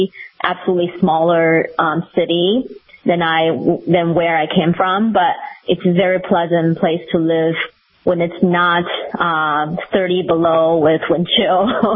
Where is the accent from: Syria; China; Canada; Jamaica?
China; now in Fargo, United States; I was born and raised in China, never heard about Fargo or North Dakota in general